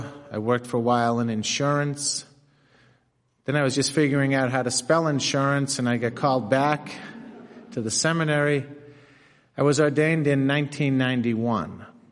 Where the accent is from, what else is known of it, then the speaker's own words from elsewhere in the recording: Woburn, Massachusetts, United States; I'm a priest of the Archdiocese of Boston, which I'm sure is no surprise to you hearing. I grew up in Woburn, Massachusetts.